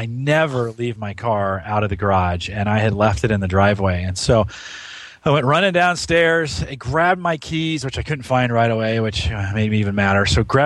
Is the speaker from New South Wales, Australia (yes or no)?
no; Melbourne, Victoria, Australia; So I'm from Melbourne, Australia, and our international correspondent.